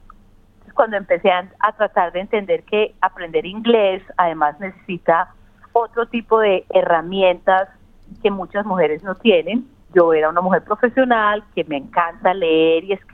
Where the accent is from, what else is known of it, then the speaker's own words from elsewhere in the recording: Colombia; moved away as an adult; now in Australia; yo vengo de Colombia, tenía mi trabajo en Colombia y tenía todo lo que necesitaba en Colombia, pero probablemente trabajando en un partido de izquierda en Colombia, llegué hace 9 años a Australia como asylum seeker